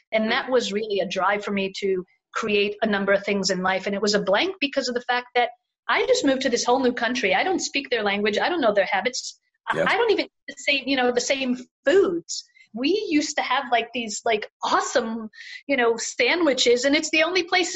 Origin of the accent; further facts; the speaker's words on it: Israel; Look, I grew up in a foreign country. I grew up in Israel.